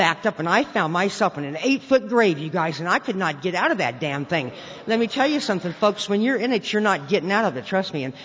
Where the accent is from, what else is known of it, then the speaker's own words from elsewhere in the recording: Lincoln, United States; I grew up in Lincoln